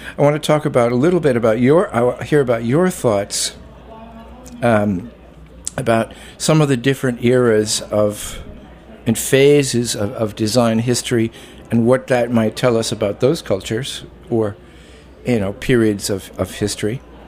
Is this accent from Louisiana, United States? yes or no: no; Chicago, Illinois, United States; Yes, I'm from Chicago.